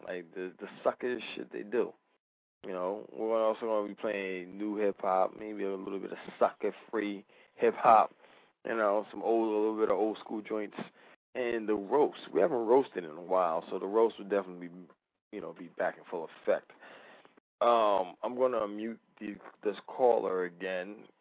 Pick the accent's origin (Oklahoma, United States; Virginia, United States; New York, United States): New York, United States; I mean, I'm from New York.